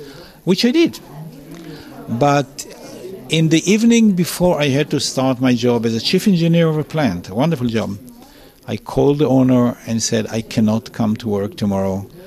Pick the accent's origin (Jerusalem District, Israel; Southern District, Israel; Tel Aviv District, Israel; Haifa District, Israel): Tel Aviv District, Israel; English is a second language; I was born in Tel Aviv, Israel, 1941. I grew up in the vicinity of Tel Aviv, not in the city, but in satellite towns of Tel Aviv.